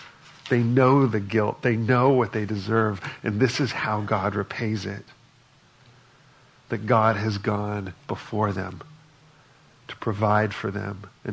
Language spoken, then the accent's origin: English; California, United States; we're both from Southern California.